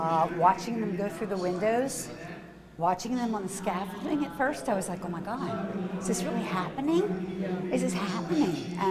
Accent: Sun Prairie, Wisconsin, United States; and I'm from Sun Prairie.

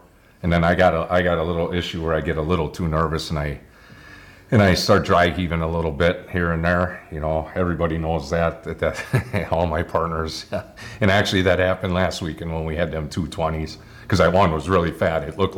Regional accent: Pipe, Wisconsin, United States; And I grew up in Pipe, Wisconsin.

